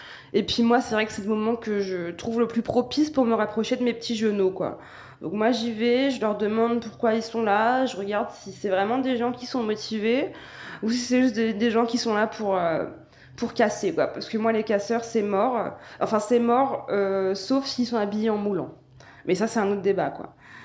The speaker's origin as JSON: {"language": "French", "town": "Connerré", "region": "Pays de la Loire", "country": "France", "said": "Enfin, moi, je suis du Mans, hein, je suis sartoise. Enfin, Conéré, pas vraiment du Mans, mais la Sarthe quand même."}